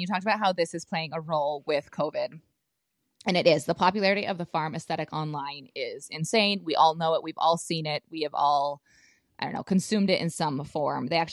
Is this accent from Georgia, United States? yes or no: no; Bozeman, Montana, United States; so I grew up in Montana, Bozeman area, and Bozeman is starting to be a, you know, one of the larger cities in Montana